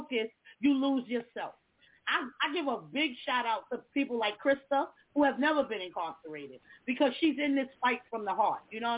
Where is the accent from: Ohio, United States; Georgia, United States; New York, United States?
New York, United States; I'm from New York. So, of course, I was incarcerated in New York.